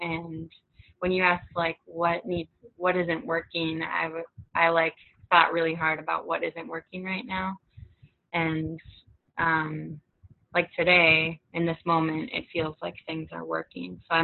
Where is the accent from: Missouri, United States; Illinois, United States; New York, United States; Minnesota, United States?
Minnesota, United States; Or I'm from Minnesota, so passive aggressiveness is I'm really good